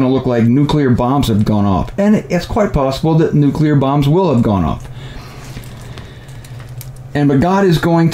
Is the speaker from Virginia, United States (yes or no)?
no; Ohio, United States; well, I was raised in Ohio, So I know about hard winters. We had that Lake Erie up there